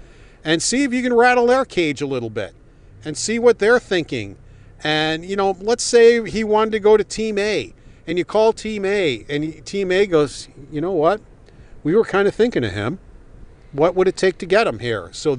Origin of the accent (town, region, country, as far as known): Buffalo, New York, United States